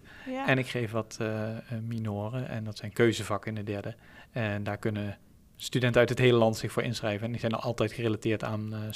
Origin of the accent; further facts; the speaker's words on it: Nijmegen, Gelderland, Netherlands; ik kom uit Nijmegen.